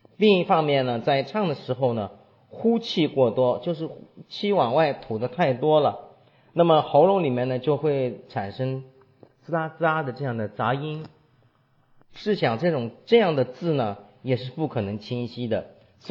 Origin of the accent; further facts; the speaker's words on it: Jiangsu-Zhejiang area, China; 我们就是南方人呢江苏和浙江一带的讲不